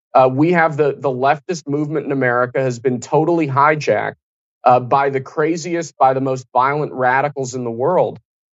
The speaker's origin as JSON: {"language": "English", "country": "United States", "said": "as you know, Charlie, I'm an American Jew. I have family in Israel."}